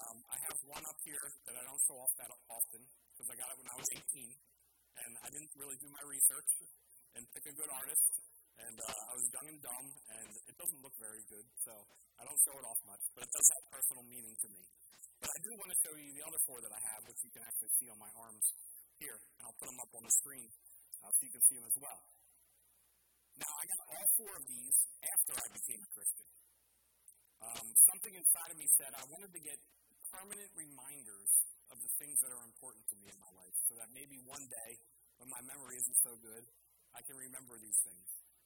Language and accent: English; Norristown, Pennsylvania, United States; Now, I wasn't born in Philadelphia. I was born in Norristown. My dad was born in Philadelphia.